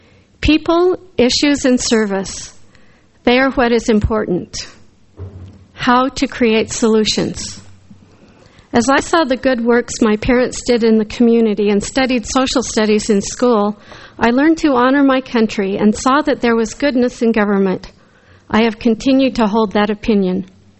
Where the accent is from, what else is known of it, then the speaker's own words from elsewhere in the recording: California, United States; Growing up near San Francisco, I knew that my father was a Republican and my mother was a Democrat.